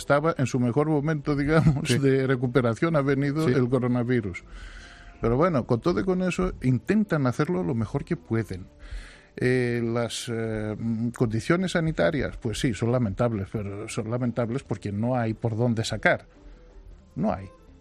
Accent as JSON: {"language": "Spanish", "town": "Thessaloniki", "region": "Central Macedonia", "country": "Greece", "said": "La ciudad de donde yo soy, de Salónica"}